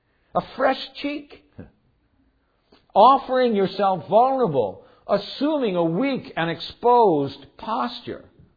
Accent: Ireland; Now, me being an Irishman, I was taught to box when I was smaller.

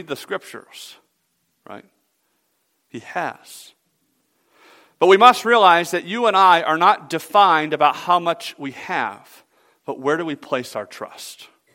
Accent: Georgia, United States; growing up in the South, I mowed my grass like once every 2 weeks, whether it needed it or not.

